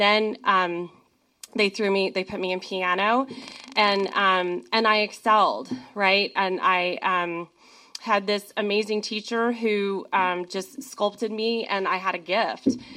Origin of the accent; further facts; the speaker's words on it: Georgia, United States; So I grew up in Georgia. I have a younger sister. And for like the first half of my life, had a pretty charmed life. Two loving parents. My mom was like a soccer mom in the suburbs of Atlanta.